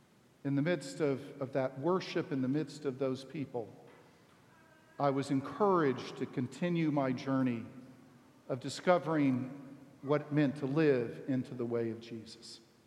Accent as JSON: {"language": "English", "region": "Texas", "country": "United States", "tie": "born or raised there", "said": "And unlike here, growing up in Texas, children sat through the entire worship service."}